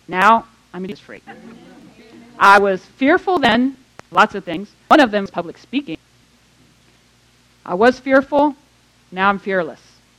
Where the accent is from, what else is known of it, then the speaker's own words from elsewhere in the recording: Titusville, Florida, United States; I'm from Titusville, Florida, a couple hours down the road, but I have some connections to Jacksonville.